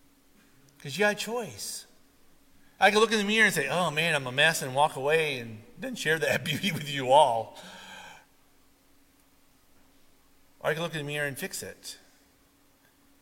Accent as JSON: {"language": "English", "region": "Minnesota", "country": "United States", "tie": "born or raised there", "said": "Growing up in the Midwest, I don't know if they did this in Wisconsin, but I know in Minnesota, they bring us out every winter"}